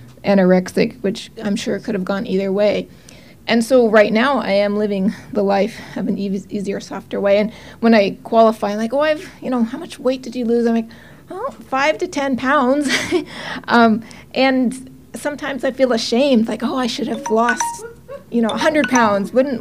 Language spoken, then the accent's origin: English; Oregon, United States; I'm from Oregon.